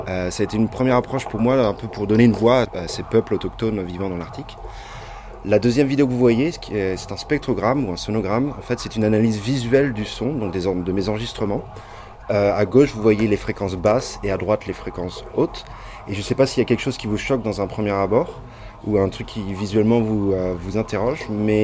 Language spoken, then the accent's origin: French; Nantes, Pays de la Loire, France; now in The Hague, Netherlands; je suis artiste interdisciplinaire et chercheur. Je suis originaire de Nantes mais je suis basé à La Haye aux Pays-Bas depuis quelques années.